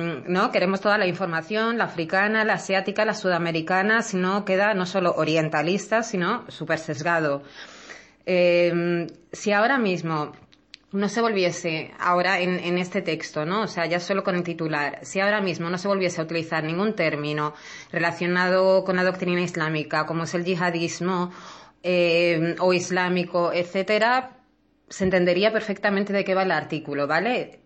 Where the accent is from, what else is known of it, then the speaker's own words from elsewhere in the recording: Egypt; poniendo el ejemplo de mi país de origen, ¿no?, que sería Egipto